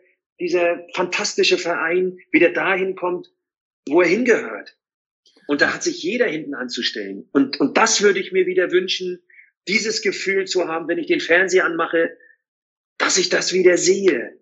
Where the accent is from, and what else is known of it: East Germany, Germany; born or raised there